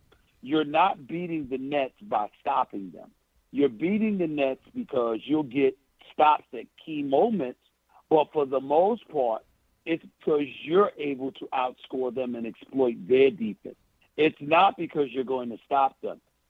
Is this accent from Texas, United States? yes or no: no; New York City, New York, United States; I mean, I'm from Hollis, Queens, my man.